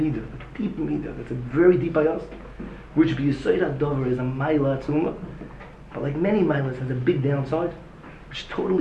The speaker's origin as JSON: {"language": "English", "country": "United States", "said": "As an American, it's something that, ugh, yeah, other cultures have absolutely no problem with it."}